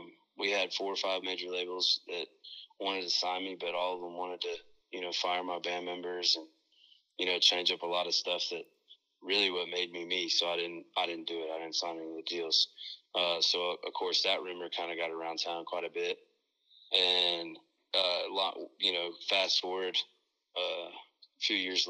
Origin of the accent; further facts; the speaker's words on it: Kansas, United States; I grew up in Kansas for 6 years of my life